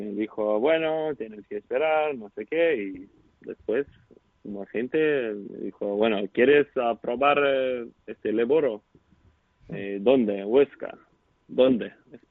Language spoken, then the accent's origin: Spanish; Kaunas, Kaunas County, Lithuania; Spanish is a second language; es mi ciudad, toda mi familia aquí, soy de Kaunas y bueno, es mi comfort zone